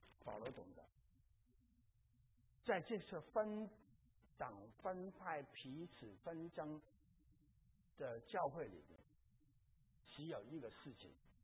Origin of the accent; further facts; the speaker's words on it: China; 我不觉得不好啊，啊，我蛮高蛮骄傲，自己是中国人呐、啊，我们中国人的这个道德观呢、价值观呢、处事的观念都蛮不错的